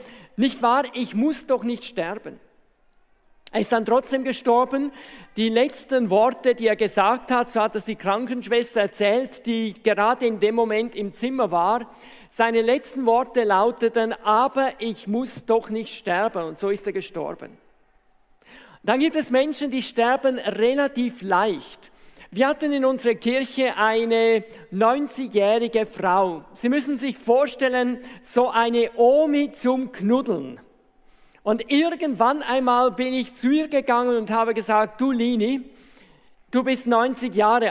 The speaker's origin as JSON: {"language": "German", "country": "Switzerland"}